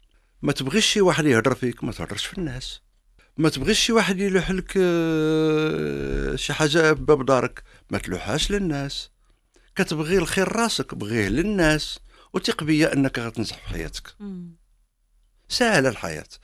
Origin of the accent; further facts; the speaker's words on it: Morocco; كل الأنماط وكل الأشكال الموسيقية اللي عندنا في المغرب